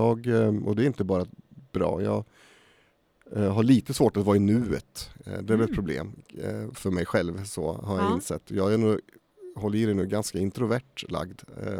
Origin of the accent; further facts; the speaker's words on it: Eskilstuna, Södermanland, Sweden; jag är uppvuxen här i Eskilstuna och klassisk arbetarfamilj.